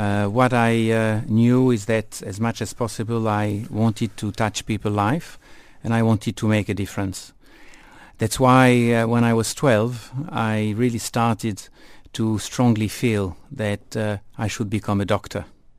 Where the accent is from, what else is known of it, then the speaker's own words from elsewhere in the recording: Switzerland; In fact, I worked only once for less than 2 years in my home country, Switzerland.